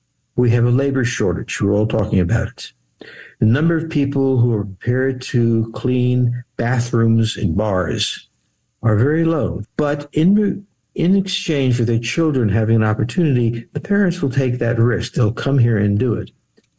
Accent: New York, United States; Violence, where I grew up in the Bronx, was well known.

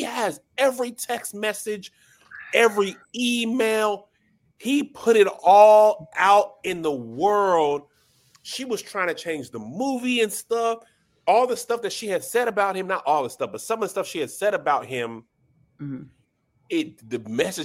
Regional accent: Georgia, United States; I'm from Georgia. We ain't had no frog legs. We had to eat water out the ground.

